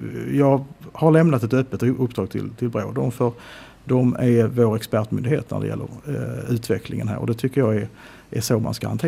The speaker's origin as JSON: {"language": "Swedish", "region": "Skåne", "country": "Sweden", "said": "Jag menar, jag är från Skåne."}